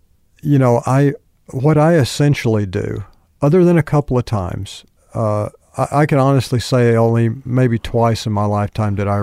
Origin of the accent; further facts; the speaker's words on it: United States; I'm an American actor.